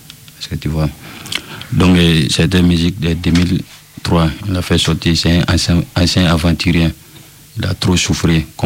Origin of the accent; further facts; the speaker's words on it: Burkina Faso; Bon, moi, je viens de Burkina Faso.